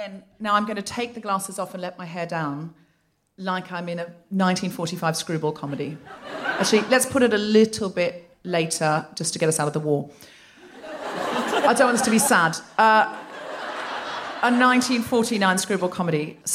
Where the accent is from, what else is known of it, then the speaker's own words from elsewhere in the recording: Redcliffe, Queensland, Australia; born there; Well, I was born here in Redcliffe.